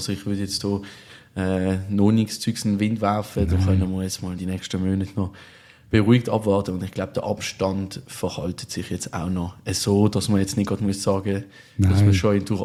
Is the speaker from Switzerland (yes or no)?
yes; Switzerland; bei uns in der Schweiz.